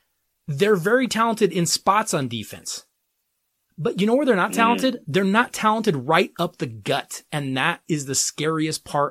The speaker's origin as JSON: {"language": "English", "town": "Denver", "region": "Colorado", "country": "United States", "tie": "born or raised there", "said": "Okay. Let's move on to my hometown team, the Denver Broncos."}